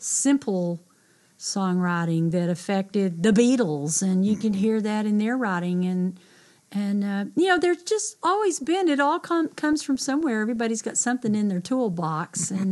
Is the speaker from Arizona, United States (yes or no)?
no; Lubbock, Texas, United States; I started writing this song about the house I grew up in Lubbock, and things that happened when I was a child